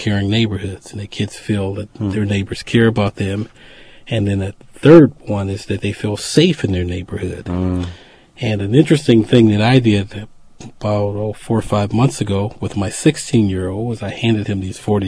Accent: Chicago, Illinois, United States; I grew up in Chicago. There were probably 40 homes on the block that I lived on.

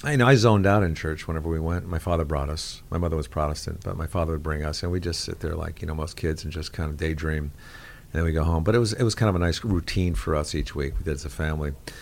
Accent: Connecticut, United States; now in Los Angeles, United States; I moved out to LA from Connecticut, and I had a scroll of jokes I had written on typewriter paper

